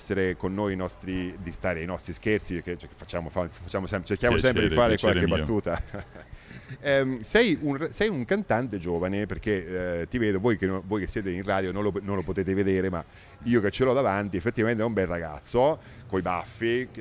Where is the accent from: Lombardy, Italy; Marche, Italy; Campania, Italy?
Marche, Italy; Macerata; dico noi perché io pure sono di Macerata